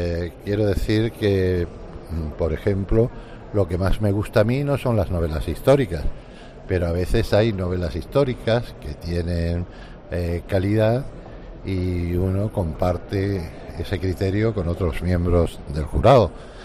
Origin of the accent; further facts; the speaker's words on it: Canary Islands, Spain; porque soy canario y he tenido familia canaria en Venezuela.